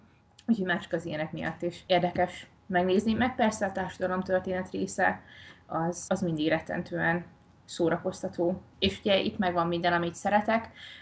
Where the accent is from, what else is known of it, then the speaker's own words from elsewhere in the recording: Hungary; szerintem magyarként ezt különösen vicces nézni, hiszen azért mi is az állatoknak eléggé szentségtelen részeit meg szoktuk enni